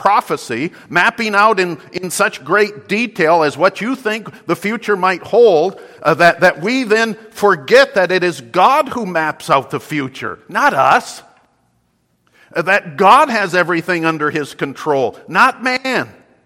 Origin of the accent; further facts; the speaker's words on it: Michigan, United States; I'm old enough to remember growing up in West Michigan in the 1970s